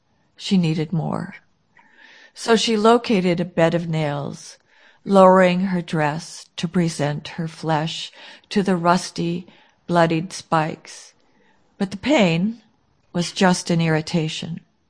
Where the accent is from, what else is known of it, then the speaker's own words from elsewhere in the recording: North Dakota, United States; I have we grew up in North Dakota where people are very quiet.